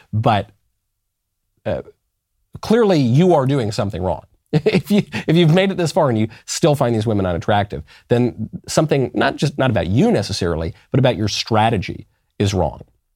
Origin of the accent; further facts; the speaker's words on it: New York City, New York, United States; Look, I'm a New Yorker. New York's a very expensive place.